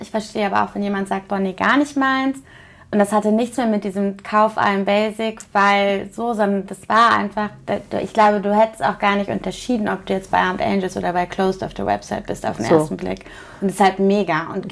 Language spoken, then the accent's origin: German; Cologne, North Rhine-Westphalia, Germany; ich komme ja aus Köln